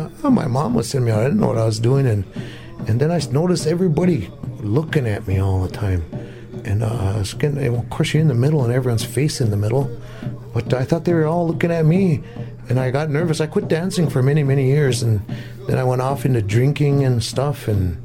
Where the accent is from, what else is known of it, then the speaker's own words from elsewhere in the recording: Minneapolis, Minnesota, United States; I remember when I grew up in Minneapolis, and I was at going to church school, Ascension.